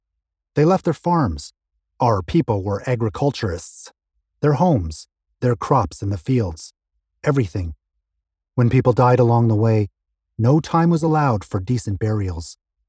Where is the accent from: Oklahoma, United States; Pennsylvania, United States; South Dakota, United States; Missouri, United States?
Oklahoma, United States; Okemah; born there; I was born on April 13, 1918, in Okemah, Oklahoma. I'm a full-blooded Indian from the Creek tribe, Muscogee Nation.